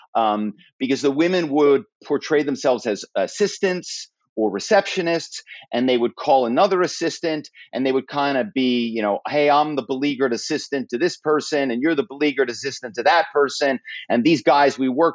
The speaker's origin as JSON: {"language": "English", "town": "Philadelphia", "region": "Pennsylvania", "country": "United States", "tie": "born or raised there", "said": "I grew up in Philadelphia, and my family is very well known in the automobile business."}